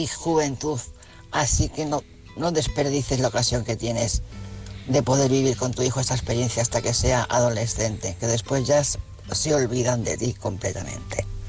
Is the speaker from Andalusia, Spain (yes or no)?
no; Asturias, Spain; soy asturiana.